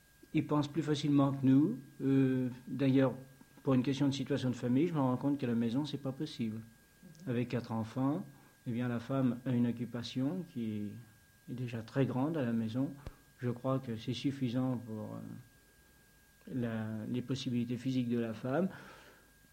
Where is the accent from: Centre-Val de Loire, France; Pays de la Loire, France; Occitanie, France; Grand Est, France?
Pays de la Loire, France; Saumur; now in Orléans area, France; oui, vous savez, je suis des Pays de la Loire, je suis de Saumur.